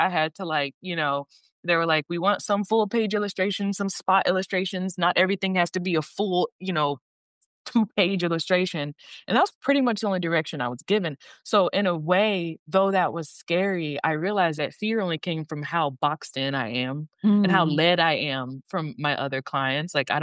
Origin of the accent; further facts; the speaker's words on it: Dallas, Texas, United States; I'll never experience growing up in Mississippi. I grew up in the city of Dallas.